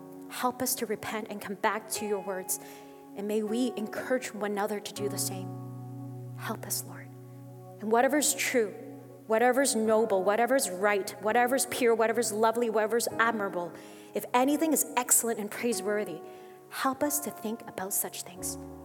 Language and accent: English; Canada; very Asian rules that I didn't like as a Canadian